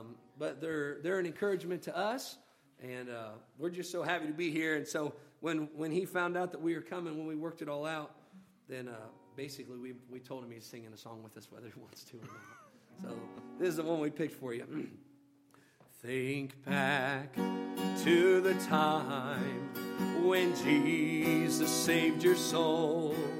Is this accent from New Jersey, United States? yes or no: no; Columbus, Ohio, United States; we're from Columbus, Ohio, just outside of Columbus.